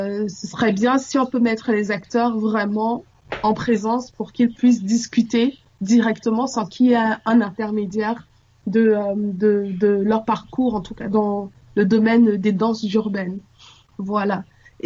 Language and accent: French; Cameroon; now in Geneva, Switzerland; Je suis camerounaise, je viens du Cameroun et je suis ici à Genève depuis 2011.